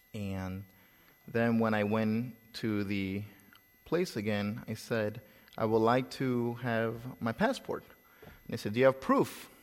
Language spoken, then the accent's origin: English; El Salvador; accent: Salvadorian; moved away as an adult; also born or lived in Midwest; now in United States; But as a young man, I was sent out to the Midwest, so I lost a lot of my accent, Salvadorian accent, I should say.